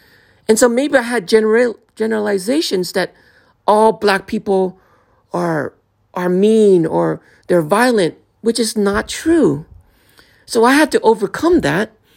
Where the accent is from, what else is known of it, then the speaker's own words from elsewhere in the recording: Oakland, California, United States; I grew up in Oakland, and I grew up in a very black neighborhood, or where there's a lot of black people.